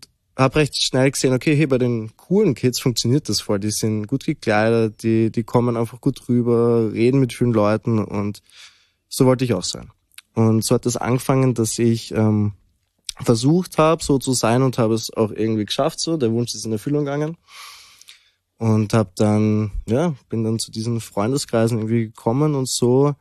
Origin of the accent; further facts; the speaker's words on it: Graz, Styria, Austria; ich komme aus Graz, bin 24 Jahre alt